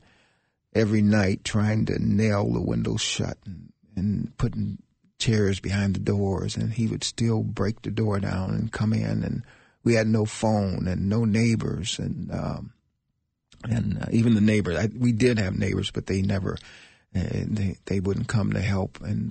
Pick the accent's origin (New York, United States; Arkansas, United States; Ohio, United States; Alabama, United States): Alabama, United States; Selma; born there; I was born in Selma, Alabama, and to a wonderful, wonderful family.